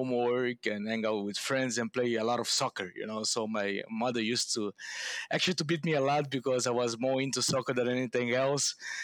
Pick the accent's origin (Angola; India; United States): Angola; Luanda, Luanda Province; English is a second language; But no, I was born and raised in Angola. And then, yeah, in the capital city of Luanda.